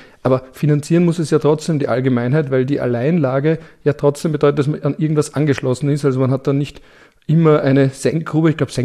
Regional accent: Vienna, Austria; Für mich als Wiener sieht es hier nicht sehr urban aus.

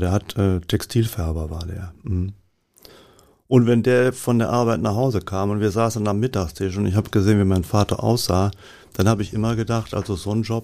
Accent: Tüddern, North Rhine-Westphalia, Germany; Meine Heimat, das sind so 7, 8, 9 Dörfer. Und die sind dann 49, sind die zu Holland dann gekommen. 14 Jahre später wieder retour.

